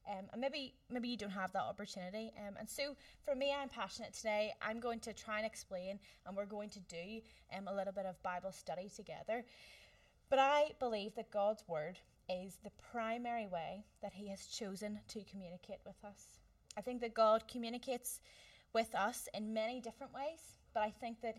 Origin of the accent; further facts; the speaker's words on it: Whitehead, Northern Ireland, United Kingdom; now in Holywood, United Kingdom; I am from Whitehead direction. No, we have closest maybe is Carrick. So I'm from that area. I grew up there, went to Belfast High.